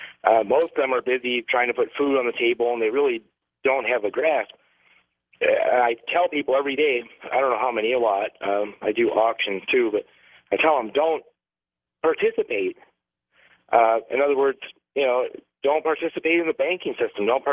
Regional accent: Detroit, Michigan, United States; born there

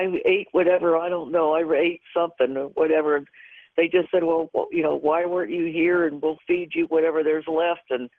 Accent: Cincinnati, Ohio, United States; born there; Okay, I was born in Cincinnati, Ohio, and up there in Cincinnati, Ohio, in like about 1955.

